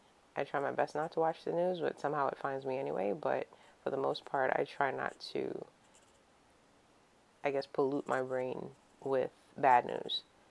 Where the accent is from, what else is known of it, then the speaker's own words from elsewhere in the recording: New York, United States; So I grew up here in New York, but I've never seen race play out the way it has been